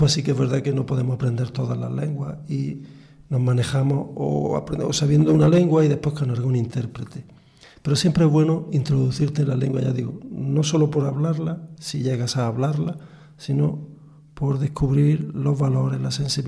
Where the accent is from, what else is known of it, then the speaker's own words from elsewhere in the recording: Granada, Andalusia, Spain; de aquí de España del Sur, de donde yo soy, de Granada.